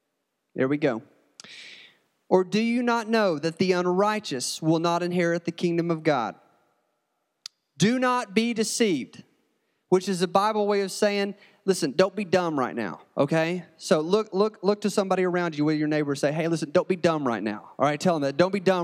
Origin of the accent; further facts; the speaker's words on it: Morristown, Tennessee, United States; Now, I'm from Morristown, okay? I grew up like 60 seconds from here.